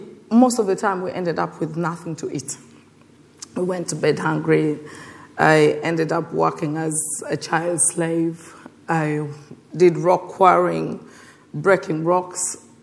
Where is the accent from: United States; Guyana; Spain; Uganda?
Uganda; now in London, United Kingdom; Yes, I'm from Uganda, but I live in London.